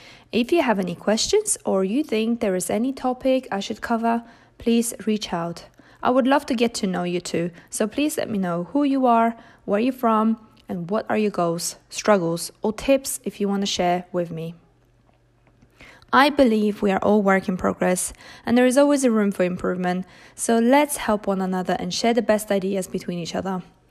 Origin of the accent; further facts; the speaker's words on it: Poland; English is a second language; moved away as an adult; now in Surrey, United Kingdom; we raise our children in a small town in Surrey. Both I and my husband are immigrants. I come from Poland